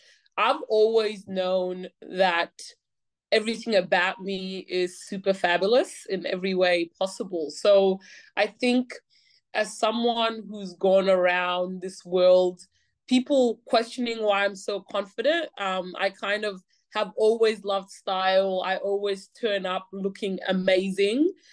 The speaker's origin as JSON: {"language": "English", "country": "Australia", "tie": "born or raised there", "said": "growing up in Australia"}